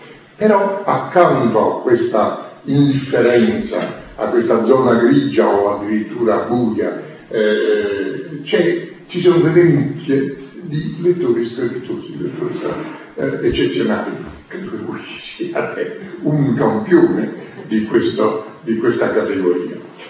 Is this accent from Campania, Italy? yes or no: yes; Naples, Campania, Italy; born there; now in Rome, Italy; Io con grande entusiasmo andai a Napoli, praticamente mi trasferii di nuovo nella mia città natale, pur vivendo a Roma, conservando la mia casa di Roma